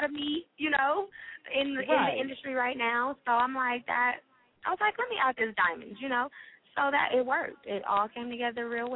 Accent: Watts, California, United States; I get a lot of prejudgments because I'm from Watts.

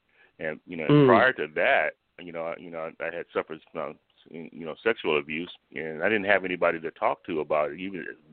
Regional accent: Richmond, California, United States; also born or lived in Oakland; Well, I was born in Oakland, California. I was raised primarily in Richmond

